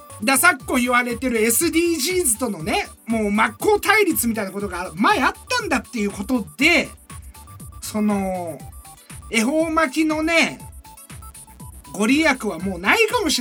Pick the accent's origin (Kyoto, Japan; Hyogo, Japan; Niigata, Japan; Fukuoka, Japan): Niigata, Japan; born there; まあ俺新潟生まれなんですけど、